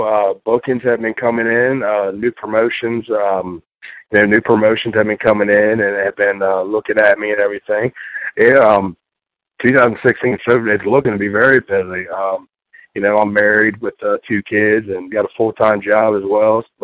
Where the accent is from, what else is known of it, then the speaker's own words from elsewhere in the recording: Maryland, United States; Yes, sir. I was born and raised in Dorchester County, which is where Wolford is. I grew up on the water.